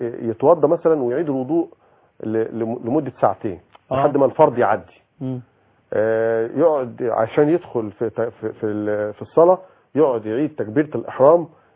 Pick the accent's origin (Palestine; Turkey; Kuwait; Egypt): Egypt